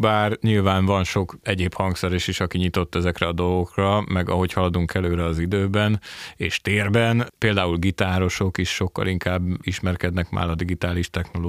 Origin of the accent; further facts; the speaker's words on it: Zalaegerszeg, Zala, Hungary; Most én Zalaegerszegről jövök